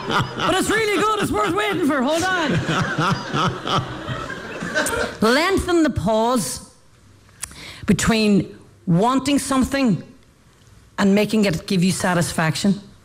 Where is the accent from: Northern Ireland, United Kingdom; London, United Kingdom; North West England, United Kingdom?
Northern Ireland, United Kingdom; Derry; well, we bordered Donegal. So Donegal was where the fresh air was